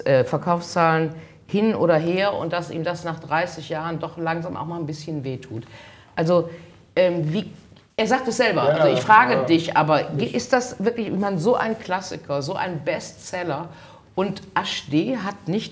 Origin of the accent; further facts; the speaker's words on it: Gummersbach, North Rhine-Westphalia, Germany; Ich bin aus Gummersbach, ich kann aber auch kein Kölsch.